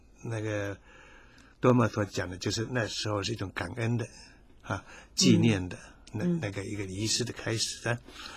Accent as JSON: {"language": "Chinese", "country": "China", "said": "所以我们中国人很有意思，讲了自以为主，自以为主。"}